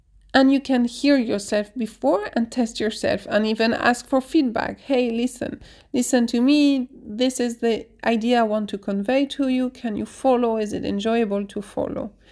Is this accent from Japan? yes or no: no; France; I'm at ease with the French accent because I'm from France